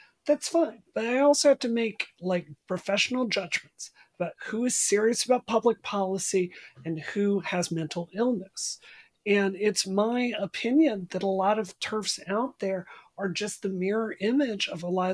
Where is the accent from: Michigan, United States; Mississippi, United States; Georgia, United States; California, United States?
Mississippi, United States; I grew up in Mississippi. I heard it used 100 times.